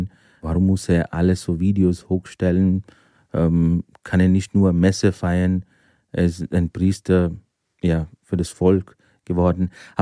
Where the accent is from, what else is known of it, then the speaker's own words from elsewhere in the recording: India; born there; German is a second language; Ich bin in Indien geboren, in einer katholischen Familie. Viele wissen nicht, da gibt es Christen seit 1. Jahrhundert in Indien. Und ich bin 44 Jahre alt.